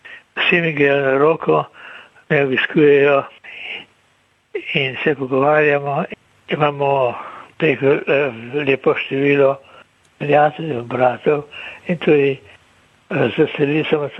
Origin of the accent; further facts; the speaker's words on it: Ljubljana, Central Slovenia, Slovenia; ki sem doma iz Šiške